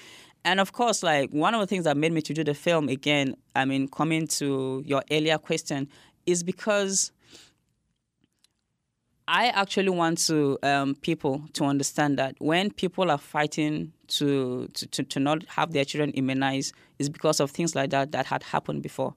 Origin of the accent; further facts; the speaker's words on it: Jos, Plateau, Nigeria; I come from Jos, and Jos is middle part of Nigeria. So it's sort of like a mini Nigeria. It's a multicultural society.